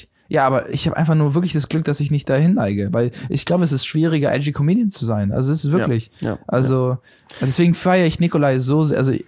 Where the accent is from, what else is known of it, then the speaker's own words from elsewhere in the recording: Berlin, Germany; ich komme aus der Gegend, also Reinickendorf, also so Wedding Reinickendorf, so Franz-Neumann-Platz